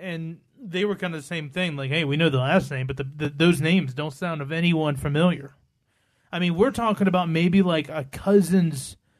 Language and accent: English; Roanoke, Virginia, United States; This is from the Department of Social Services of Roanoke, Virginia, my hometown.